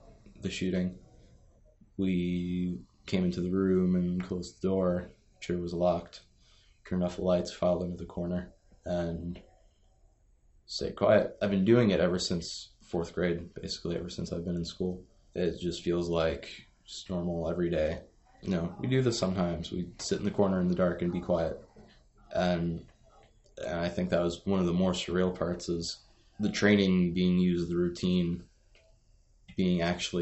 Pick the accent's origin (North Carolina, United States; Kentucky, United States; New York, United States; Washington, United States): Kentucky, United States; I'm from Marshall County High School, 15, and I'm from Kentucky.